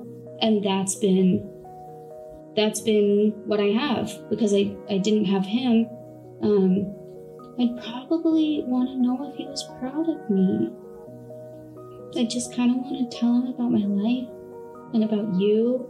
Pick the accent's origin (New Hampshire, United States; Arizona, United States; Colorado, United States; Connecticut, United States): Arizona, United States; Phoenix; I'm 28 years old, and I'm from Phoenix, Arizona.